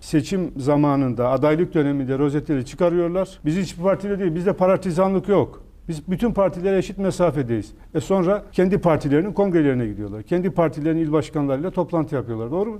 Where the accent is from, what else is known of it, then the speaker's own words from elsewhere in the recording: Kasımpaşa, Istanbul, Turkey; 100 yıllık Kasımpaşalı'mız Paşalıyım ama ben Beyoğlu'na kimseyi tanımam